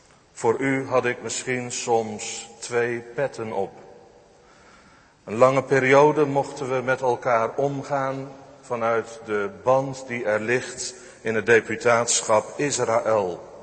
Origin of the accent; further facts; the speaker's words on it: Netherlands; Voor ons als Hollanders